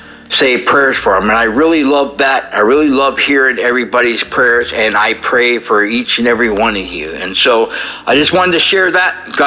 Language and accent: English; Salem, Oregon, United States; I'm from Salem, Oregon.